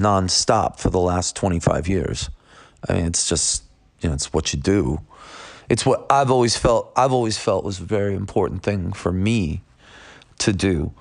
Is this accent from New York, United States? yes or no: yes; Buffalo, New York, United States; I'm from Buffalo, New York, and moderation does not exist in that.